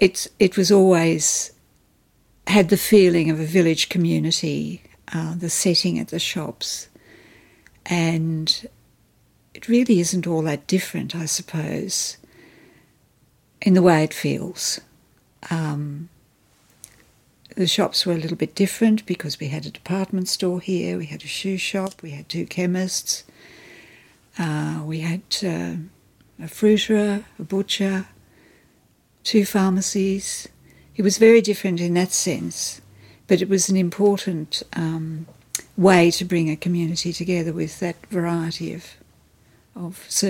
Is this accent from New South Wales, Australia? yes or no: no; Queensland, Australia; now in Canberra, Australia; But we were both from the mainland, as one always said, if you lived in Tasmania. And I was from Queensland, so my family was still there